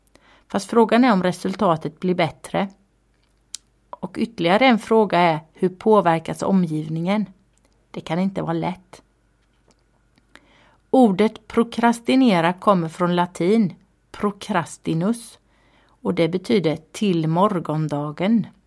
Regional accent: Habo, Jönköping County, Sweden; also born or lived in Falköping; 46-årig tjejkvinna. Jag är född i Falköping och uppvuxen i Habo, dit jag flyttade när jag var 1 år. Fast när jag tänker på det så är jag mer Mullsjöbo än Habobo, eftersom jag har varit Mullsjötrogen sedan 1991

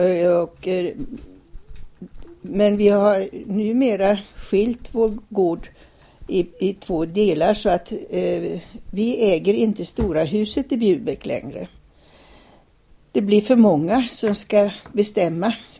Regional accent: Limmared, Västra Götaland County, Sweden; born there; jag är född i Limmared. Och där var min pappa läkare.

